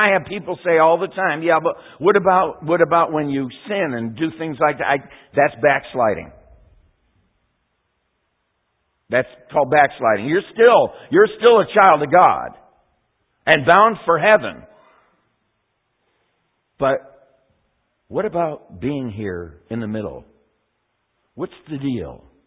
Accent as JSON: {"language": "English", "town": "Bowling Green", "region": "Kentucky", "country": "United States", "said": "He heard I was from Bowling Green area."}